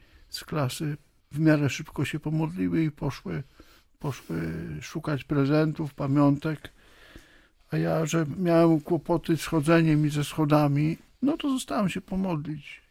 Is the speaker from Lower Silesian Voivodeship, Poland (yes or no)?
no; Rawa Mazowiecka, Łódź Voivodeship, Poland; born there; tak naprawdę to urodziłem się w Rawie Mazowieckiej